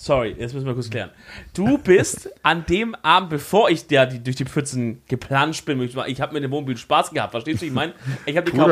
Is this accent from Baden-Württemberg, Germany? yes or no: yes; Stuttgart, Baden-Württemberg, Germany; ich komme aus Stuttgart